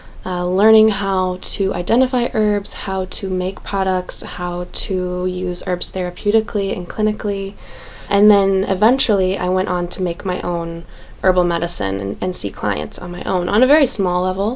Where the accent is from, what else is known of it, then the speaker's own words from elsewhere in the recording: Indianapolis, Indiana, United States; I grew up here in Indianapolis, and I was always a big plant lover as a kid.